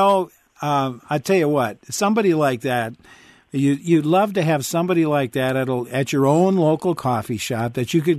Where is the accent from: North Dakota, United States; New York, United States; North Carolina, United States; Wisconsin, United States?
Wisconsin, United States; We're from Wisconsin.